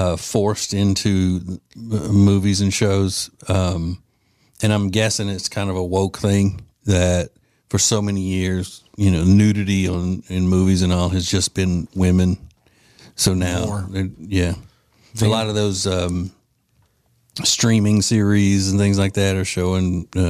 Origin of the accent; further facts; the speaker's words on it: Southern United States, United States; You say Dracula, then as a Southerner, I know what you're talking about.